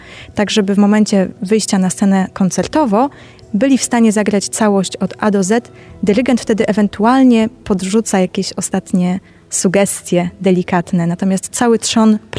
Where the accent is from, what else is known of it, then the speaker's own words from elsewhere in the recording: Częstochowa, Silesian Voivodeship, Poland; Urodziłam się tutaj w Częstochowie, wracam często do rodzinnego miasta